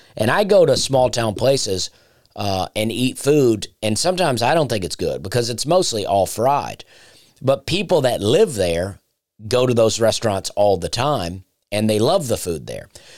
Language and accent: English; Opelika, Alabama, United States; It has actually made me rethink everything I thought about my hometown in a way. Because people will go, was your town, did it just have one high school? And I'm like, yeah, we had Opelika